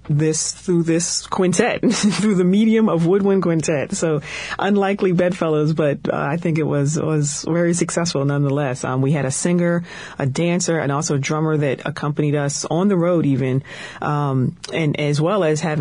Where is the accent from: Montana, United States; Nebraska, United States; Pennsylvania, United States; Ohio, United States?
Pennsylvania, United States; Pittsburgh; I'm from Pittsburgh originally, and he was a jazz saxophonist